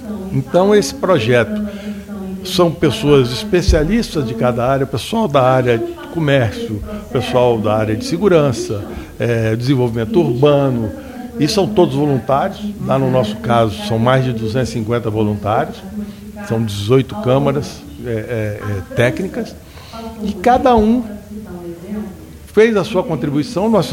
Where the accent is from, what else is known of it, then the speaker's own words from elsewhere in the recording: Federal District, Brazil; E hoje, no caso, eu sou do Distrito Federal